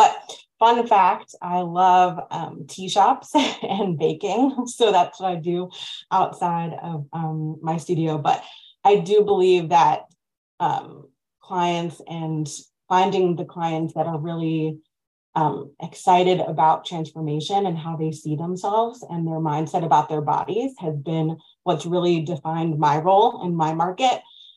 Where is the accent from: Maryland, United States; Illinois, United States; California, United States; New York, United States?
New York, United States; Long Island; now in Morgantown, United States; I live in Morgantown, West Virginia, although I'm from Long Island, New York. So I've lived in a lot of different places.